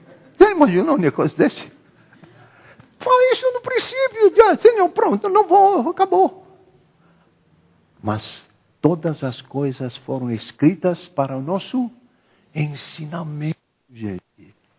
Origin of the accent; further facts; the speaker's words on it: Egypt; Portuguese is a second language; moved away as an adult; now in Brazil; eu não falo mais o árabe como eu falava lá. Quando eu nasci e fui criado 18 anos vivendo no Egito, mas 50 anos no Brasil